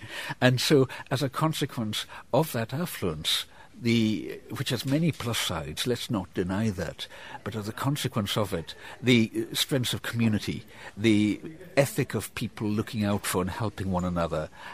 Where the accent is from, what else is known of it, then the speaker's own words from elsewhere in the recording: Isle of Lewis, Scotland, United Kingdom; You know, I grew up on the Isle of Lewis in the Outer Hebrides of Scotland, and in the 1960s, when I was a boy, we would all wander into each other's houses.